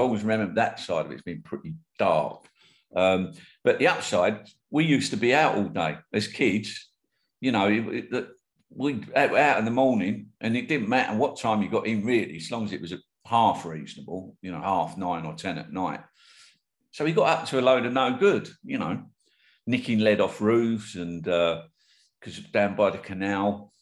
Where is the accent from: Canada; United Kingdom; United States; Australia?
United Kingdom; London; I was born in Islington, North London. At that time, I mean, now Islington's an extremely affluent area, but when I was first brought up, I mean, I was born in Bart's Hospital